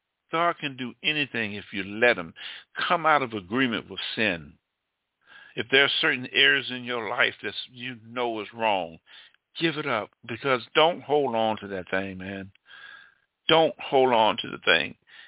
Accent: Alabama, United States; I'm from Alabama, and those who may be listening to me overseas don't realize

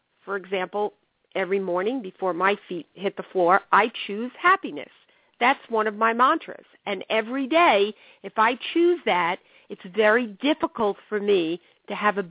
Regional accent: New York, United States; because remember, I grew up in New York, right near you, in fact, the town over, it's such a small world

